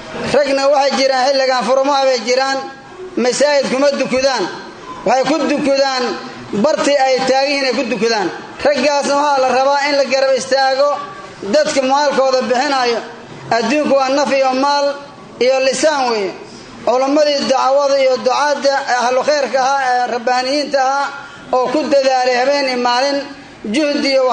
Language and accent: Somali; Lower Shabelle, Somalia; born there; waxaan ku hadlayaa afgaan qubada gobolka Shabeelada Hoose afka noqoda marka aan ku hadlayo gobolka aan ku dhalanay ee Soomaaliya geeska Afrika sida gaar ahaan Shabeelada Hoose